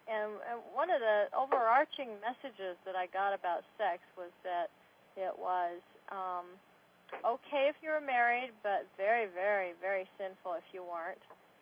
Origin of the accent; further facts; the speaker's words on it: Oregon, United States; I grew up in the state of Oregon, and my parents were blue-collar.